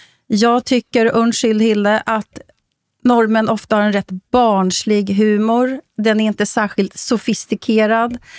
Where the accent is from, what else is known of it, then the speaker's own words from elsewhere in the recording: Sweden; Och för mig som svensk när jag läste det här så känner jag igen väldigt mycket.